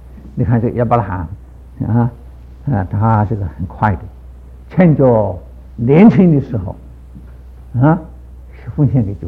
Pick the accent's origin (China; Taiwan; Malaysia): China; 我们中国人早起学写字最好处啊，早起学写字，早起运动也是好啊